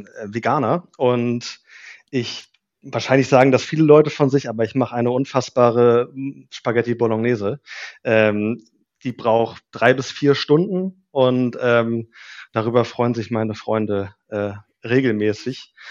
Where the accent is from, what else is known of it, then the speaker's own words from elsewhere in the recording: Northern Germany, Germany; wie ich sowohl Swahili als auch Englisch perfekt sprechen könnte als Norddeutscher.